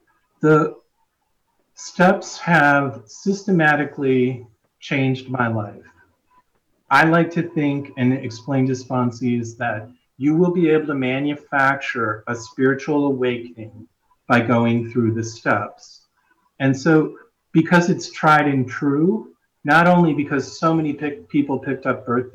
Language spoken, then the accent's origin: English; Wisconsin, United States; I'm from Wisconsin. You may hear that in my voice.